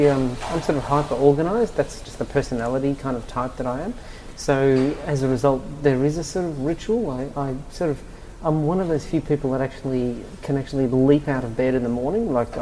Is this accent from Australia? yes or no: yes; Australia; So no, the whole idea of an Australian designer even being there was absurd.